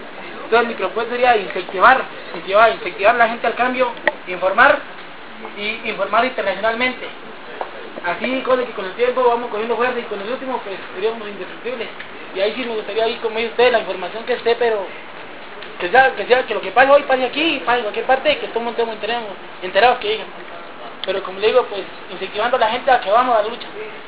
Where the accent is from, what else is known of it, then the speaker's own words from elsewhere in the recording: Cauca, Colombia; vengo de La Cauca, soy representante de Acicampo.